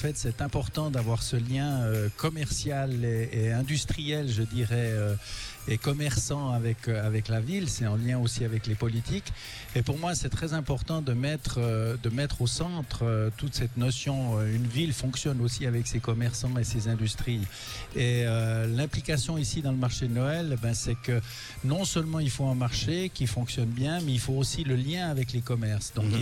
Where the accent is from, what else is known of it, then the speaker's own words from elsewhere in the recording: Yverdon, Vaud, Switzerland; born there; Voilà, je suis né à Yverdon. Je l'ai quitté pendant quelques années pour voir si l'herbe était plus belle chez le voisin, comme on dit. Et en fait, j'y suis revenu en 94 et depuis 94, je ne l'ai plus quitté